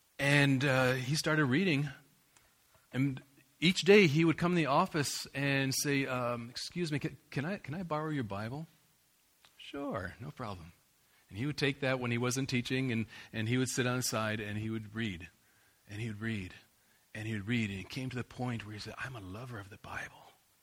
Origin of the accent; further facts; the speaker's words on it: United States; I'm an American, based off of basically biblical principles in the beginning.